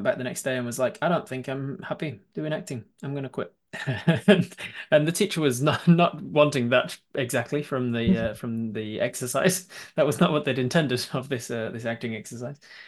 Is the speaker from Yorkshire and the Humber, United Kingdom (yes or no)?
yes; Leeds, Yorkshire and the Humber, United Kingdom; now in New Zealand; I'm from Leeds originally.